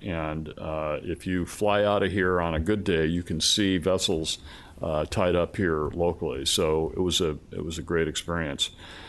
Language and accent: English; Astoria, Oregon, United States; The next day we were in Astoria, my hometown, and we had a great turnout there at the Maritime Museum.